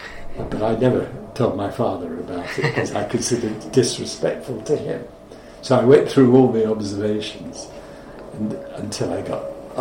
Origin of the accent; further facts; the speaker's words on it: England, United Kingdom; there was a much more serious side to being an Englishman, a young Englishman in London in 1945.